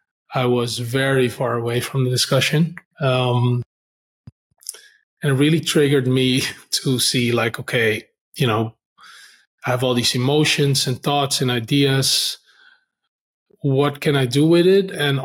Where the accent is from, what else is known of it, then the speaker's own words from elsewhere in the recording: Netherlands; also born or lived in Suriname; now in Singapore; Grew up in the Netherlands since I was two, and somehow ended up in banking, and then spent 10 years in Amsterdam in banking. Then I moved to Singapore